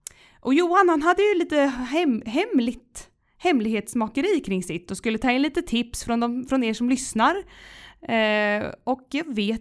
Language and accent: Swedish; Lekeberg, Örebro County, Sweden; jag var ju på hemmaplan i min hemkommun Lekeberg och besökte marknad